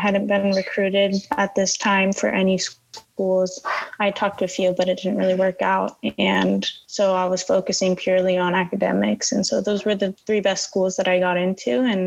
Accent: California, United States; I live, I'm from North County, which is about 15 to 20 minutes away from La Jolla.

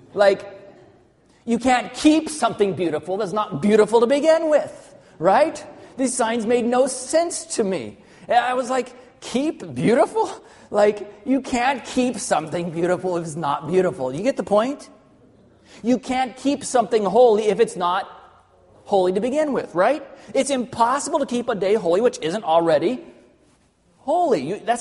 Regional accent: Arkansas, United States; also born or lived in Southern California; And even though I was born in Southern California, most of my life, I lived in Arkansas. And I thought Arkansas was just the prettiest place ever

